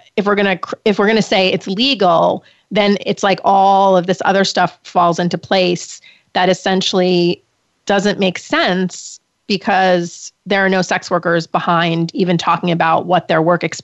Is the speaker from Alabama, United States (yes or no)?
no; New York, United States; Even though I'm a New Yorker and I love New York, so I know the answer.